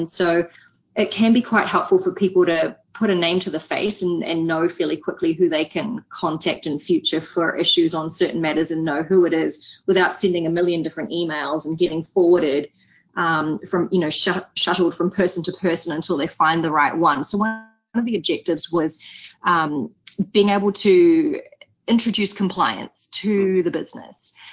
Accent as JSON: {"language": "English", "country": "New Zealand", "said": "And in New Zealand, for example, my home country, we have a local beer"}